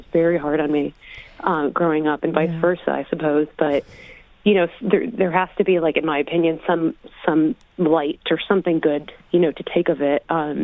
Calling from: New York City, New York, United States; I'm calling from New York City.

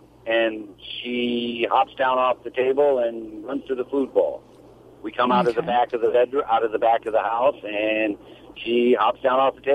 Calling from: Brooksville, Florida, United States; Right now I'm in Brooksville, Florida.

